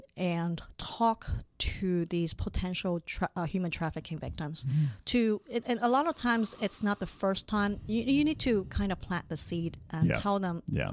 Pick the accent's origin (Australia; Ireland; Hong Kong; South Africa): Hong Kong; also born or lived in Wisconsin; now in Sacramento, United States; I grew up in Hong Kong. I was born and raised in Hong Kong.